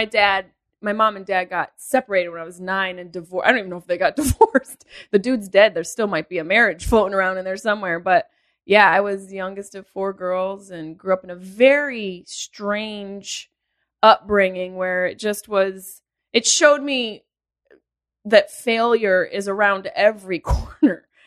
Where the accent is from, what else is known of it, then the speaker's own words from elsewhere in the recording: Syracuse, New York, United States; Upstate New York, Syracuse.